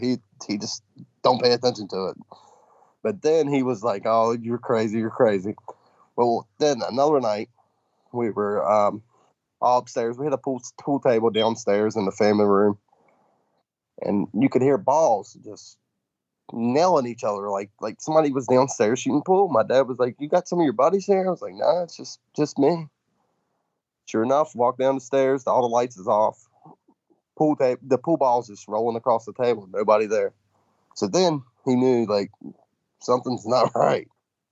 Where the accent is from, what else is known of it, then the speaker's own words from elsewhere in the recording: Waynesboro, United States; also born or lived in North Carolina; I grew up in Waynesboro. I moved to Waynesboro in 99, Christmas of 99, originally from North Carolina. And I moved here with my dad and my stepmom.